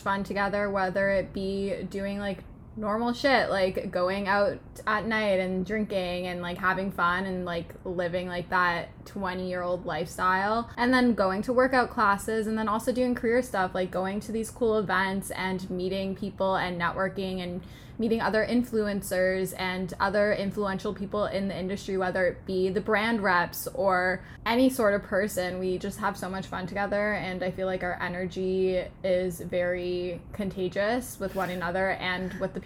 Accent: Toronto, Ontario, Canada; I'm from Toronto, Canada.

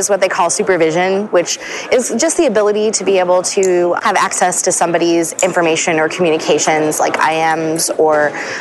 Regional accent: Seattle, Washington, United States; I'm from Seattle.

